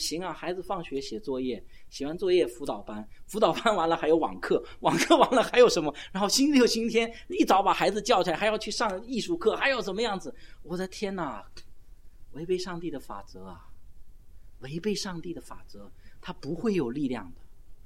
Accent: China; 我们中国人在这方面太可怜，真的

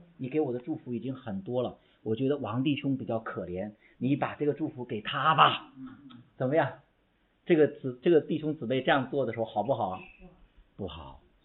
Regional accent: China; 我们中国人特别喜欢假冒伪善

